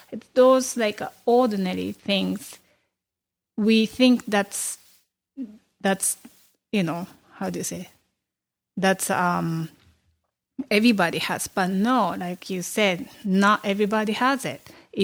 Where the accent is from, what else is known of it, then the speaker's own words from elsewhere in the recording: Japan; I grew up in Japan. I had everything